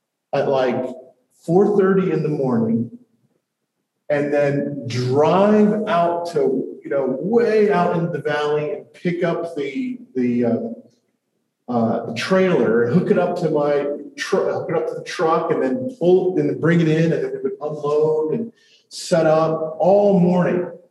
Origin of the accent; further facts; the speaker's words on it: New York, United States; I grew up in the New York metro area. That's where I learned how to drive.